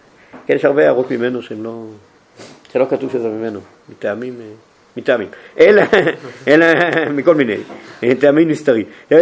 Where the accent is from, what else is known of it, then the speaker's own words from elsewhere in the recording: Tel Aviv, Tel Aviv District, Israel; born there; האם אני, שנולדתי במרכז שפירה, יחליט להיות אני.